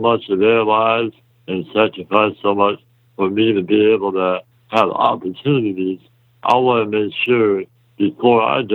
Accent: Yorktown, Texas, United States; also born or lived in North Dakota; Well, I lived in South Texas, as we mentioned. You know, the deep south around Yorktown. That's my hometown.

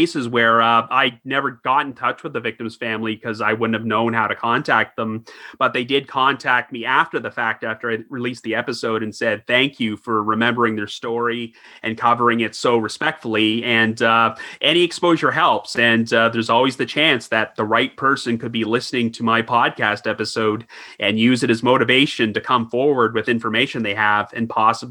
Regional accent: Orangeville, Ontario, Canada; because I grew up in Orangeville, Ontario, which is actually the hometown of Edge and Christian

